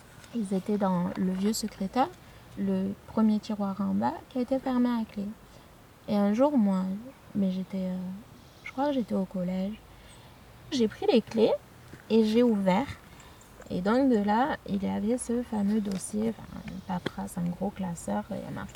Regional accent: Madagascar; En fait, je suis malgache, du coup j'ai la peau... Je suis black, quoi, comme on dit.

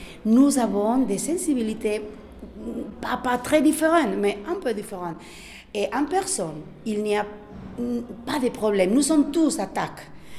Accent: Canary Islands, Spain; French is a second language; Je viens d'Attaque Spain aussi. Je viens des îles Canaries.

